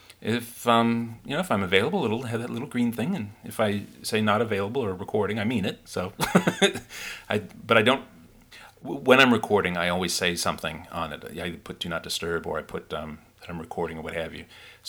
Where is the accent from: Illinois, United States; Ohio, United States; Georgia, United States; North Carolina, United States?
Illinois, United States; now in Auckland, New Zealand; although in where I grew up in Illinois, people always said, it's not the heat, it's the humidity, every summer